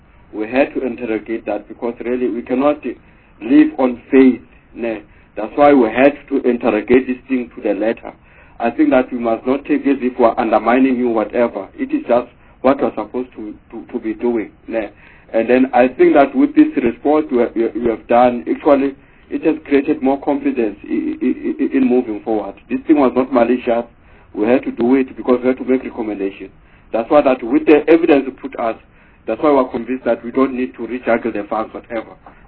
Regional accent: Free State, South Africa; Chairperson, not that I'm a person who slaughters, because I come from the Free State, I usually slaughter the sheep.

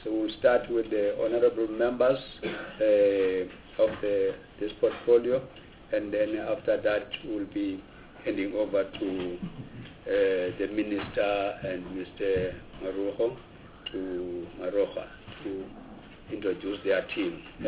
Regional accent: Gauteng, South Africa; I'm from Gauteng.

